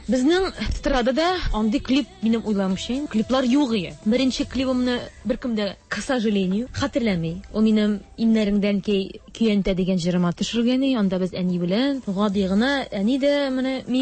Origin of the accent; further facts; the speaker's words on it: Oktyabrsky, Bashkortostan, Russia; now in Kazan, Russia; Мин Башкортстан кызы. Октябрьский.